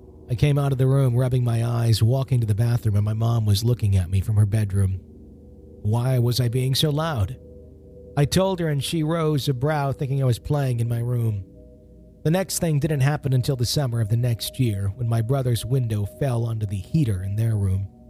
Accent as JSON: {"language": "English", "town": "Kokomo", "region": "Indiana", "country": "United States", "tie": "born or raised there", "lives_now": "Ohio, United States", "said": "I'm a native from Kokomo, Indiana. Been in Ohio for almost 9 years."}